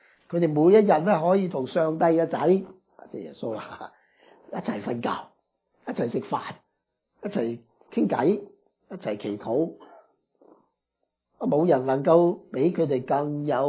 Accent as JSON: {"language": "Cantonese", "region": "Guangdong", "country": "China", "said": "我哋广东人话湿湿碎小儿科"}